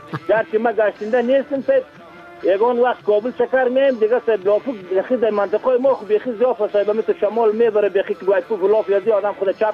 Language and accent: Persian; Bamyan, Afghanistan; من خودی من از بامیان هستم